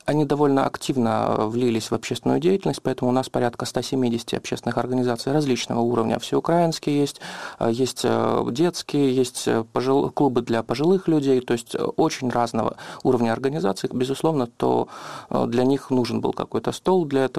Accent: Crimea, Ukraine; я постараюсь виражатися русським язиком. Для мене зараз це немножко удобніше, так як я з Криму

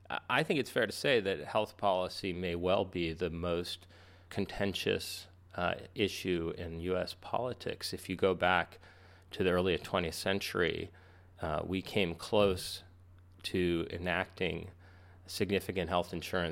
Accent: Eugene, Oregon, United States; Well, I grew up in Oregon, Eugene, Oregon, college town.

